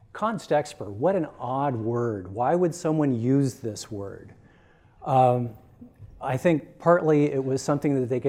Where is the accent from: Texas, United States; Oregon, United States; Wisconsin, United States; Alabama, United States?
Oregon, United States; Portland; I'm from Portland, Oregon. I like things that are biodegradable.